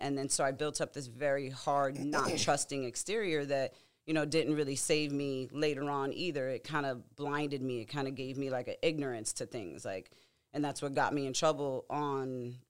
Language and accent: English; New Orleans, Louisiana, United States; I grew up mainly in New Orleans, so I was getting in a lot of trouble out there